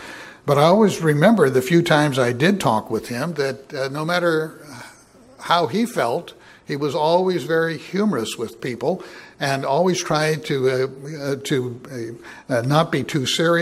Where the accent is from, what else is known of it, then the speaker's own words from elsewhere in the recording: Oregon, United States; Now, when I grew up in outside of Portland, Oregon, as a teenager, I took Mad magazine.